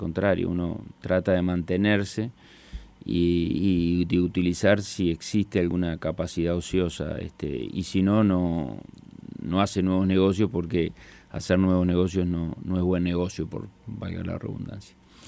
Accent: Uruguay; yo soy un uruguayo bastante tradicional, entonces los uruguayos somos futboleros

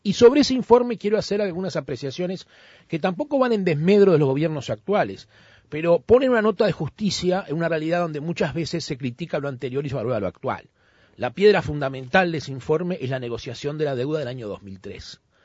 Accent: Uruguay; nos llenan un poco de orgullo a todos como uruguayos

